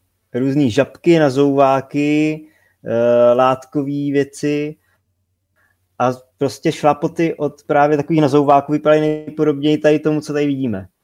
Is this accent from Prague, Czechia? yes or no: no; Slavkov u Brna, South Moravian Region, Czechia; U nás, já jsem ze Slavkova u Brna a vedle je taková maličká dědinka Němčany